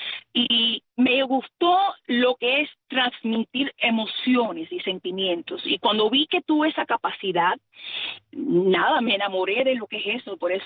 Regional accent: Cuba; accent: Cuban; cualquiera que me pregunta me dice … ¿dónde tú eres? Yo soy cubana. Y igual yo hablo muy cubanaza.

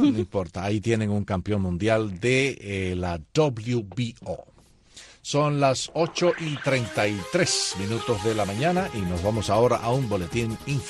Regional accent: Cuba; Independientemente de que tengamos el pasaporte de otro país en el bolsillo, nosotros seguimos siendo cubanos y lo seguiremos hasta el último momento de nuestra existencia

